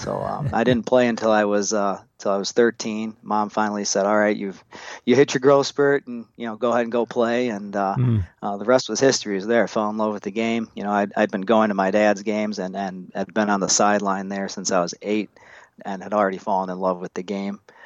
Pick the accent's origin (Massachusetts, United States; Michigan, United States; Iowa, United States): Michigan, United States; Detroit; born there; Yeah, so I was born in Detroit